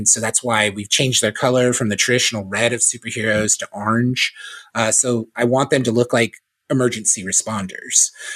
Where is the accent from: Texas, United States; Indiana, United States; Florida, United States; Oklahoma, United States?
Florida, United States; And I'm from Florida originally. And so we went there when I was a kid and watched that water skiing show.